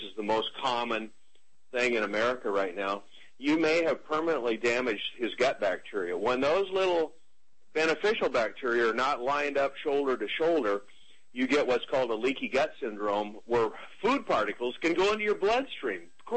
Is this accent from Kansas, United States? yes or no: yes; Kansas, United States; my home state.